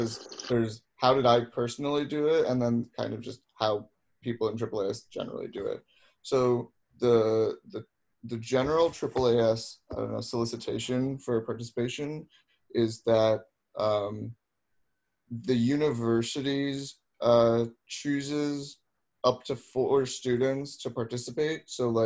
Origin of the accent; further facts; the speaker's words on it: New Jersey, United States; but then like I'm from New Jersey originally